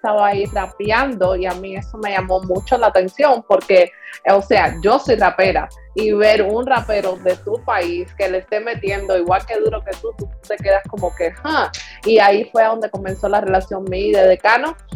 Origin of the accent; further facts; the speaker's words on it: Canada; also born or lived in Cuba; porque en realidad yo me crié más aquí en Canadá que en Cuba.